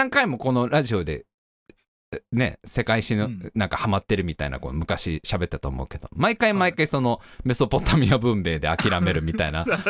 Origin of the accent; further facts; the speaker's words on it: Tokorozawa, Saitama, Japan; 僕は埼玉県所沢市出身ですから、